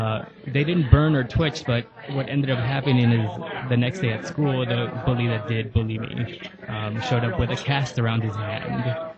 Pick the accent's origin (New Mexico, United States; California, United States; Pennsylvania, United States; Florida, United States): California, United States; Los Angeles; Growing up in East LA, being gay, I was bullied, so I felt powerless